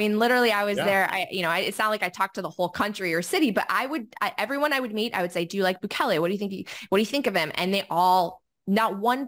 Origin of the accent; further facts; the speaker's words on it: Poland; I'm from Eastern Europe. My family has helped my family back in Poland.